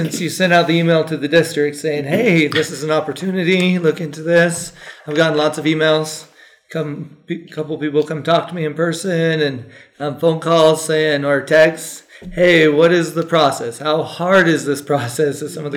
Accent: Grantsville, Utah, United States; so I grew up out in Tooele County, born and raised down in Grantsville

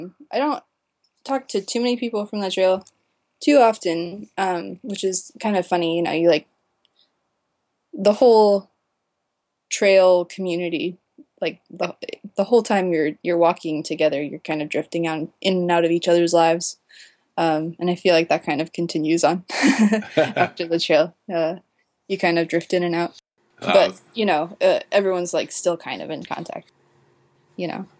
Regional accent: Bellingham, Washington, United States; And so every time people recognized Bellingham, Washington, they were like, oh, that's cute. You're walking home.

